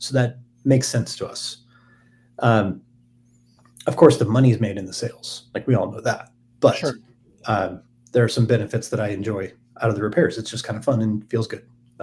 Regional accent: Washington, United States; So we grew up in Washington State, just north of Seattle.

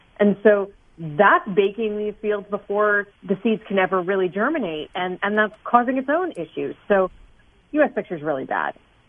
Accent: Louisiana, United States; And that is just killing farmers, especially here in my home state of Louisiana.

